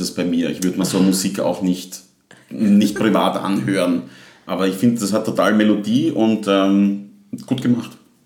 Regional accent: Styria, Austria; moved away as an adult; now in Vienna, Austria; Ich bin auch aus der Steiermark und ich komme aus dem Bezirk Leibnitz, südlich von Graz.

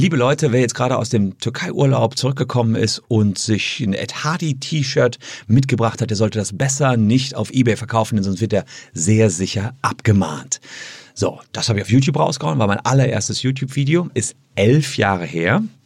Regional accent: Gevelsberg, North Rhine-Westphalia, Germany; in Gevelsberg, meine Heimatstadt

